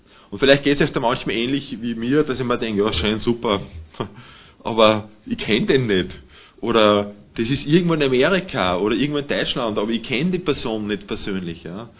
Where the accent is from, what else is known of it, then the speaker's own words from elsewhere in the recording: Austria; das betrifft nicht nur uns als Österreicher